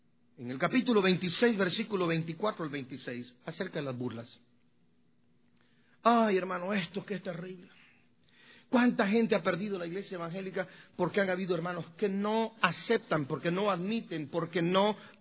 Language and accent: Spanish; Guatemala; Yo formaba parte de un grupo pequeño, como de unos 6-7 energúmenos, jóvenes estúpidos, allá en mi pueblo, en Guatemala